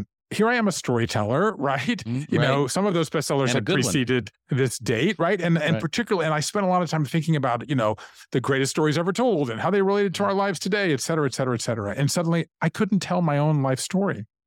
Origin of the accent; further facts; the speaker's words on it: Savannah, Georgia, United States; moved away as an adult; also born or lived in Japan; So I grew up in Savannah, Georgia. Mm-hmm. I left there and went to Yale in the 80s and went from there to Japan and started writing letters home.